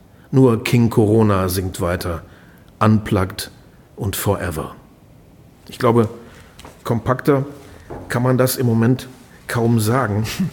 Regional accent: Lower Saxony, Germany; Wir sind beide in Niedersachsen aufgewachsen.

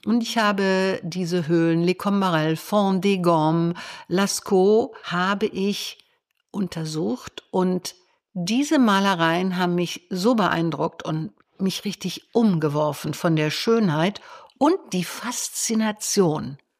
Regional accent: Düsseldorf, North Rhine-Westphalia, Germany; born there; Bei ihm habe ich studiert, 6 Jahre, Abschlussmeisterschüler hier in Düsseldorf. Ich bin ja auch hier geboren in Düsseldorf

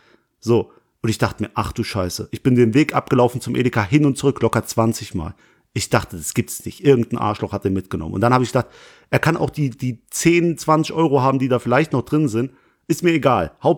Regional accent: Langweiler, Germany; Ich komme aus Langweiler, da wohne ich.

